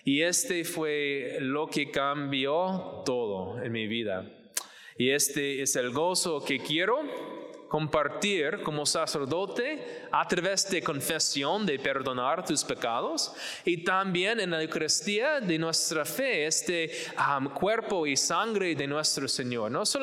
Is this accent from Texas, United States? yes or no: yes; Georgetown, Texas, United States; Spanish is a second language; also born or lived in Michigan; Soy de Georgetown, que es la ciudad un poquito norte de Austin, no es mucho, pero nací en Michigan, pero por muchos años yo vivía en Georgetown con mi madre y mi padre.